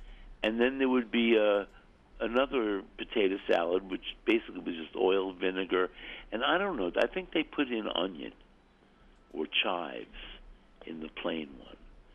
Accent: United States; because I was attempting to make it a main course dish, and I'm American, that meant putting in more meat.

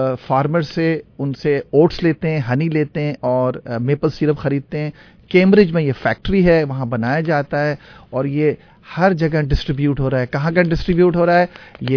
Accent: Pakistan; کیونکہ اس وقت ہم اپنے ملک، ظاہر بات ہے ہم پاکستان اور سے تعلق ہے، تو پاکستان کی تھوڑی گفتگو بھی کر لیں،

